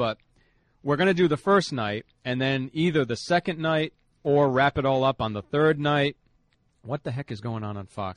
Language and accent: English; Mumbai, Maharashtra, India; Since I'm from Bombay, India, I then went home for New Year's and Christmas